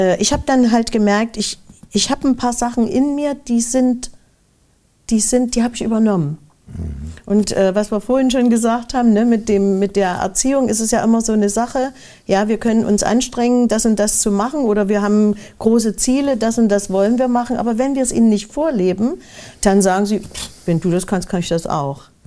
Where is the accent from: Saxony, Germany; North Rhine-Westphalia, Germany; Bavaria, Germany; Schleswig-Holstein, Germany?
Saxony, Germany; Plauen; moved away as an adult; Ich komme ja aus Plauen im Vogtland. aber Potsdam hat mich angezogen.